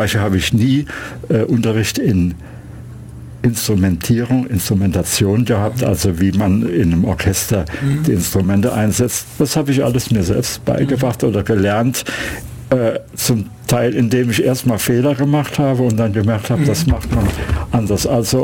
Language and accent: German; Saarbrücken, Saarland, Germany; davor war ich in Baden, in Karlsruhe, wo ich studiert habe, aber ich stamme aus Saarbrücken, wo ich mein Studium begonnen habe.